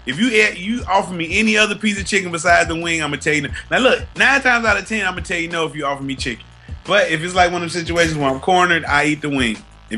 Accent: North Carolina, United States; So growing up in North Carolina, that is part of my upbringing.

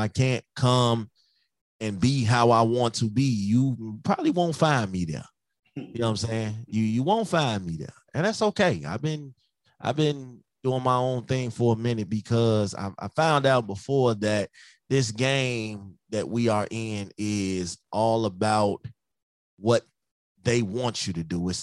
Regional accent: Chicago, Illinois, United States; I'm from Chicago, man.

